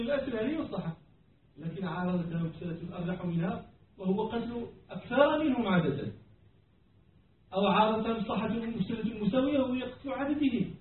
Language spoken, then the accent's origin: Arabic; Morocco; نحن عندنا في المغرب زرع عنب أنواع